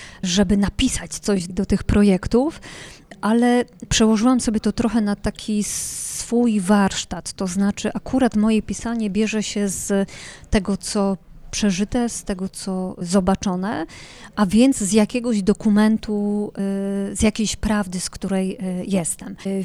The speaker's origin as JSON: {"language": "Polish", "region": "Lesser Poland", "country": "Poland", "tie": "born or raised there", "said": "ten obszar, w którym teraz mieszkam, on jest niedaleko mojej rodzinnej wsi, to jest pasmo Jaworzyny Krynickiej"}